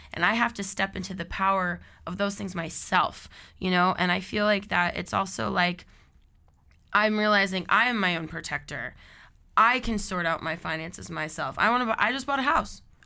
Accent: United States; how I'm an American that ended up out here, you know.

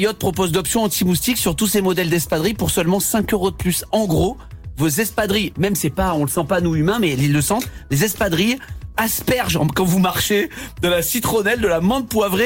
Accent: Southern France, France; Mais je suis du sud de la France

